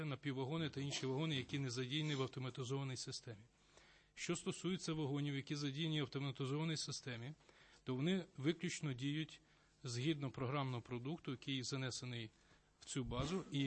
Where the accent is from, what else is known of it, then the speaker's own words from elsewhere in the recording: Lviv Oblast, Ukraine; ми з вами земляки, я теж з Львівщини